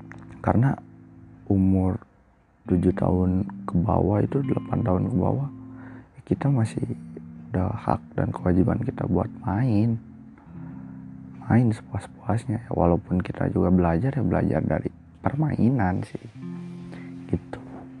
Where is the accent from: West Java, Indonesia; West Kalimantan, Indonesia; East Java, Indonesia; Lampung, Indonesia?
West Java, Indonesia; Cianjur; Gue merupakan pelajar SMP favorit di Cianjur, di kota gue, sekolah umum ya.